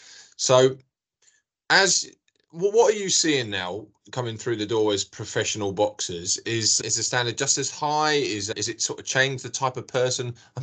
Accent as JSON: {"language": "English", "town": "Cambridge", "region": "East of England", "country": "United Kingdom", "said": "because I'm from East Anglia myself, I'm from Cambridge, there's a lot of rural areas around there it's difficult to get to."}